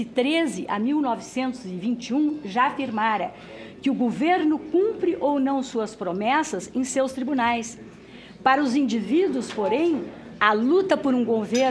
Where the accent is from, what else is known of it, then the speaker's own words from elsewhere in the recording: Porto Alegre, Rio Grande do Sul, Brazil; Nasci em Porto Alegre, no Rio Grande do Sul.